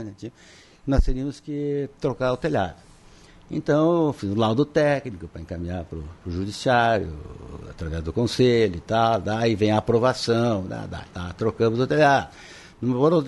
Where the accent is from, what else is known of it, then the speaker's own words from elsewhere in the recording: Lagoa Vermelha, Rio Grande do Sul, Brazil; also born or lived in Erechim; eu não sou de Lagoa Vermelha, nasci em Erechim, mas é a minha terra. Eu gosto aqui, me criei aqui